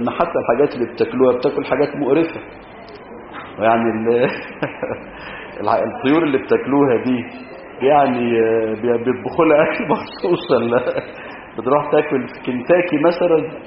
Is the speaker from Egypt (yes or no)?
yes; Egypt; الزنابق لها انواع كتير عندنا في مصر